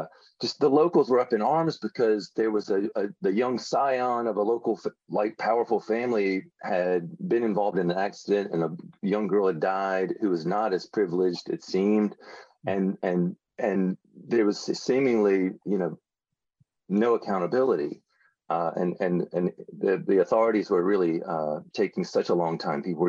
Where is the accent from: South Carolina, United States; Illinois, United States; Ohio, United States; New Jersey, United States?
South Carolina, United States; Aiken; I'm from Aiken, South Carolina originally